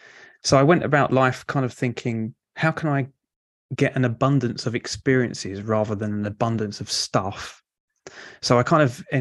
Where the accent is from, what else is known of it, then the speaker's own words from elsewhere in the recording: London, United Kingdom; accent: Cockney; I'm from South London. So listeners might pick up the kind of diluted Cockney accent as we go through. But I've tended to gravitate further to the coast as I've got older.